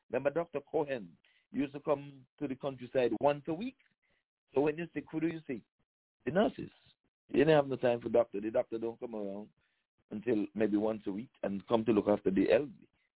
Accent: Nevis, St. Kitts & Nevis; I grew up in Nevis as a little boy

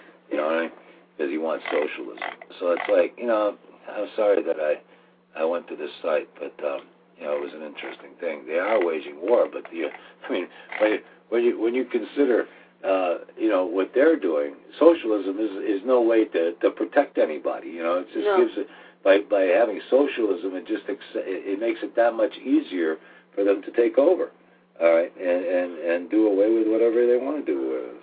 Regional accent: United States; And unfortunately, I'm an American. I don't agree with it.

